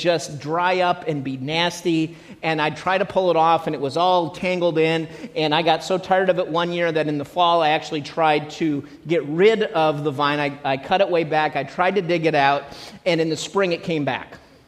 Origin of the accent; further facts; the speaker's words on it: Midwest, United States; But me being a Midwesterner, I don't think about grapes and grapevines.